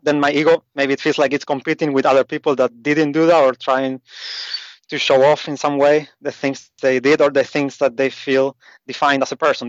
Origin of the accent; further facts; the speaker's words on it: Argentina; also born or lived in Asia; I grew up in South America, in Argentina.